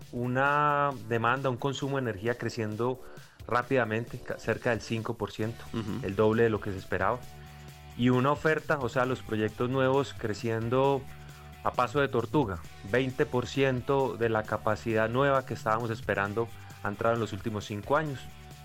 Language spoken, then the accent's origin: Spanish; Colombia; no solo como ejecutivo del sector, sino como colombiano